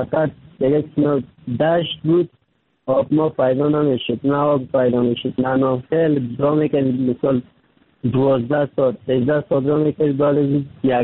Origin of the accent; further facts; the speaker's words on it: Kabul, Afghanistan; now in Turkey; در مدت 3 سال میشه ترکیه آمدم، از افغانستان 3 سال میشه رکن سیدنم ترکیه هستم. اما از افغانستان آمدم طرف پاکستان آوردم، آمدم از کابل آمدم،